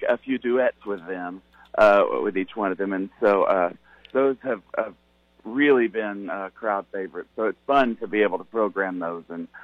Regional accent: Texas, United States; Yeah, that's right. I grew up in Texas, and now we live in Tennessee, where we raise our family.

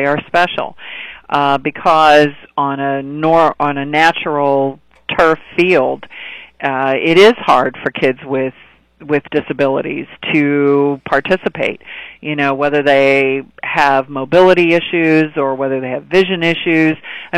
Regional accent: Butler, Pennsylvania, United States; I grew up in Butler, went to Butler High School, went to Butler County Community College, so still have lots of family that live there

